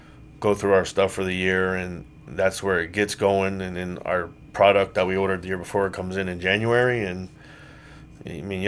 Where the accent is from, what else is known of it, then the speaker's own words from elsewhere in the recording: Key West, Florida, United States; Born and raised in Key West, Florida. Played high school ball in Key West. Huge tradition down there.